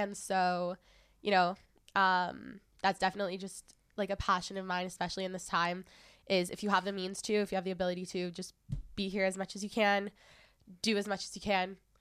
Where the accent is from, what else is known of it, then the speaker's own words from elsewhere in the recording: Canada; I'm from Canada, but I'm Israeli. I grew up Israeli and I'm in university.